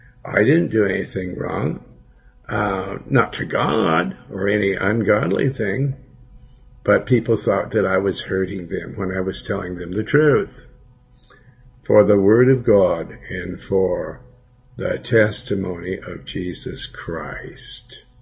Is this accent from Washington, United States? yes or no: no; Billings, Montana, United States; Okay, in my hometown, then what?